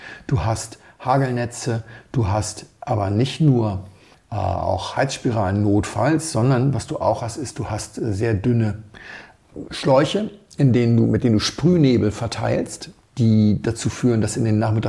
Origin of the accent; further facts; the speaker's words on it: Hamburg, Germany; Als Hamburger weiß man das, weil wir haben einen Tidenhub im Hamburger Hafen.